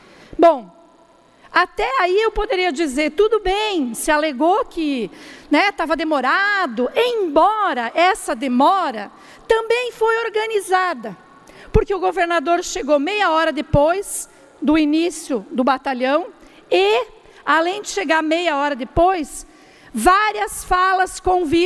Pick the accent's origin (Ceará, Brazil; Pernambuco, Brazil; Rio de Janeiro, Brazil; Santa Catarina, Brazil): Santa Catarina, Brazil; Chapecó; como eu sou de Chapecó, a deputada mais votada por 3 vezes, nasci em Chapecó